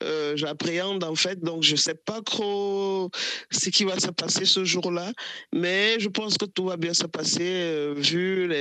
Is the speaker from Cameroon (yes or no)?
yes; Cameroon; Pour le Cameroun, oui, parce que je suis camerounaise.